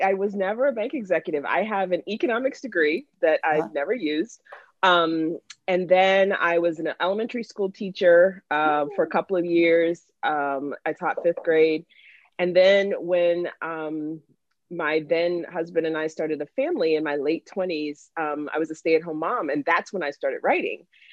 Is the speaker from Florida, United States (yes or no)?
yes; Jacksonville, Florida, United States; And I'm from Florida. We didn't have any interest in moving back to Jacksonville.